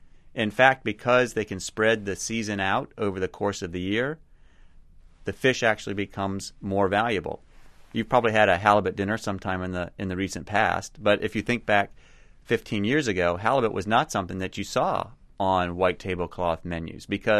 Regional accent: Washington, D.C., District of Columbia, United States; Let me give you an example. I'm from Washington, D.C.

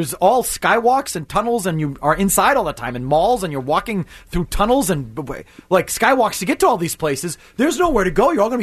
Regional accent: Midwest, United States; So I'm from the Midwest and I feel there's a certain hardiness to Milwaukee, Chicago.

